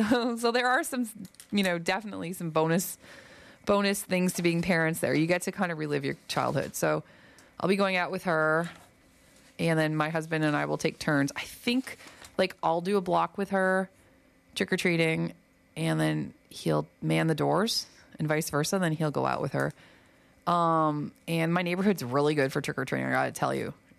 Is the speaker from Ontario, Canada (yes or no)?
yes; Ontario, Canada; I'm from Ontario